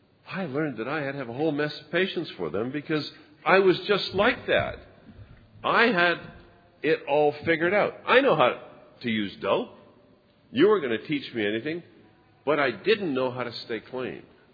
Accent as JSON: {"language": "English", "country": "Netherlands", "tie": "born or raised there", "said": "I was born in Holland."}